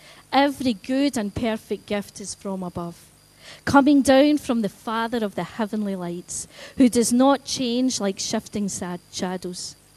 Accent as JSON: {"language": "English", "town": "Coatbridge", "region": "Scotland", "country": "United Kingdom", "tie": "born or raised there", "lives_now": "Airdrie, United Kingdom", "said": "I grew up in Coatbridge. Now, for those of you who don't know where Coatbridge is, it's a town in the heart of North Lanarkshire. Now, I live in Airdrie now"}